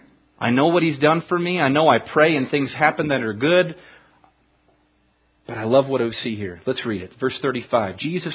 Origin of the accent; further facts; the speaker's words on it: Stockton, California, United States; I grew up in Stockton.